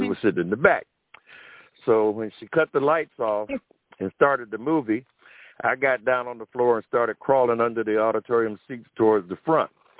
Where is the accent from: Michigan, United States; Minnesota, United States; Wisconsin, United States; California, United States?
Michigan, United States; Detroit; also born or lived in West Virginia; Right. Yep, I moved to Detroit from West Virginia when I was six.